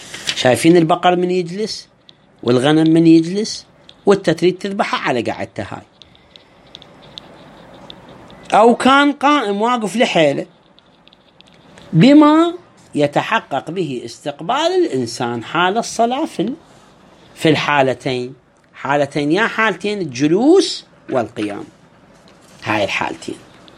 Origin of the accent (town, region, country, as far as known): Iraq